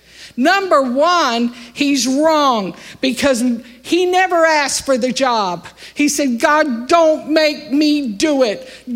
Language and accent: English; Albuquerque, New Mexico, United States; I come from Albuquerque. We were caught in a sandstorm one time.